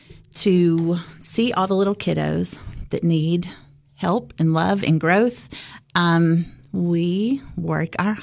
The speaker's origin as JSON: {"language": "English", "town": "Cookeville", "region": "Tennessee", "country": "United States", "tie": "born or raised there", "said": "I am a local from Cookeville, Tennessee, and used to be a classroom teacher."}